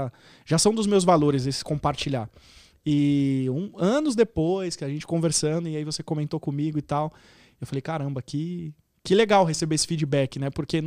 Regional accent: São Paulo, Brazil; a gente veio de origem humilde, eu também vim da periferia de São Paulo, morava num bairro chamado Terceira Divisão, só quem é da Zona Leste, mas assim, muito da Zona Leste, que sabe onde que é esse lugar.

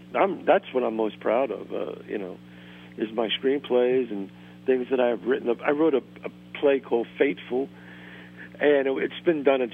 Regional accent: Bronx, New York, United States; I love my neighborhood. I love growing up in the Bronx, 187th and Belmont.

